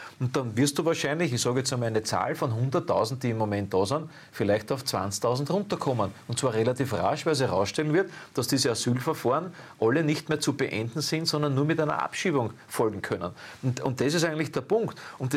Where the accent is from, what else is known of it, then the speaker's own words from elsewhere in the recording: Austria; Und da bist du als Österreicher im eigenen Land mittlerweile Bürger zweiter Klasse.